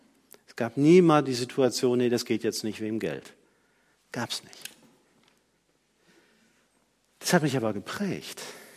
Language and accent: German; Germany; Oder ich bin Deutscher. Viele von uns sind Deutsche. Das ist ein Privileg.